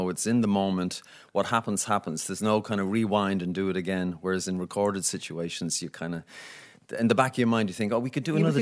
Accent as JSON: {"language": "English", "region": "London", "country": "United Kingdom", "tie": "born there", "said": "So there's five siblings. There's me and Steve, Anna and Helen, and Vincent. So we were all bar Vinny were born in London. Our parents met in London."}